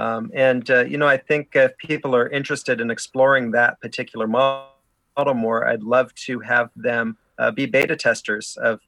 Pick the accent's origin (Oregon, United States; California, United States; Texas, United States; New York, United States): California, United States; San Jose; I grew up in San Jose.